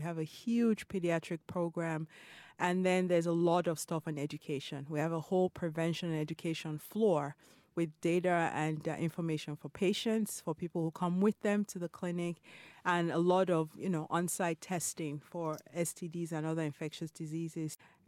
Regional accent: Nigeria; moved away as an adult; also born or lived in Ithaca, United States; now in Chicago, United States; Grew up in Nigeria. So I was born in Ithaca, New York.

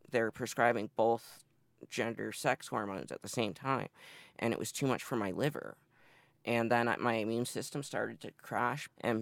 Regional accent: Massachusetts, United States; now in Chicago, United States; Well, I was born in Beverly, Massachusetts, a suburb of Boston, on the North Shore. I moved around a lot as a kid, but always in northeastern Massachusetts.

